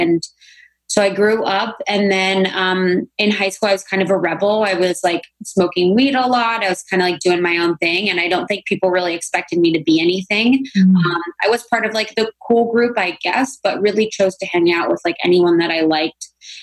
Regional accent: Ohio, United States; So I grew up in Ohio. So I grew up in a small town in Ohio, very conservative, you know, very closed-minded Catholic family.

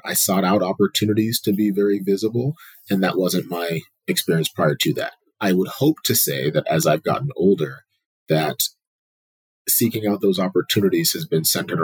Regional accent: United States; I was raised in the United States, but in a Nigerian house.

